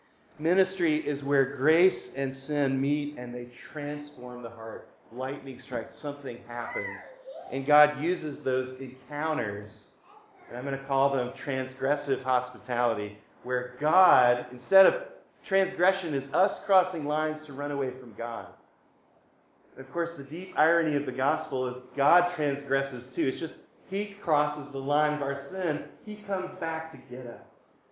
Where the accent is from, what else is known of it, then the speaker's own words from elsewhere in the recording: Memphis, Tennessee, United States; moved away as an adult; also born or lived in Boston / Connecticut / Vermont; I grew up in Memphis, Tennessee. I've been in New England now for 15 years, as long as I've been married, actually. My wife and I moved to Boston for me to go to seminary, and we were in Connecticut for 7 years, and now we've been in Vermont for 4.